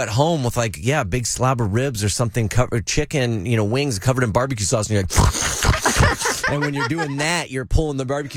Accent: Vallejo, California, United States; The 94591 Vallejo. That's my hometown right there. That's where I'm from, Magazine Street.

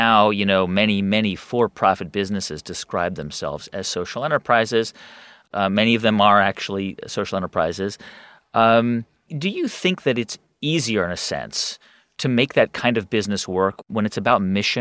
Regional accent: Los Angeles, California, United States; And I grew up in Los Angeles.

